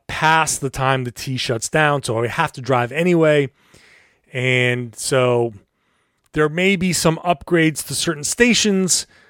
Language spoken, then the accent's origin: English; Pawtucket, Rhode Island, United States; Well, I'm from Pawtucket, Rhode Island. I grew up in New England.